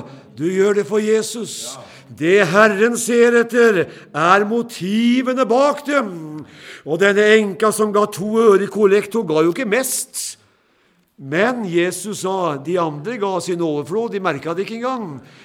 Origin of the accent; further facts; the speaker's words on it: Notodden, Telemark, Norway; Og jeg var hjemme på Notodden og gikk rundt på kjerkegården